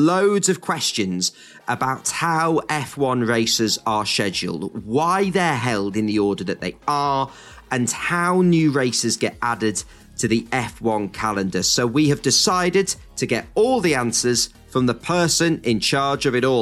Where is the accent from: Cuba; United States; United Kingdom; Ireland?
United Kingdom; because I'm British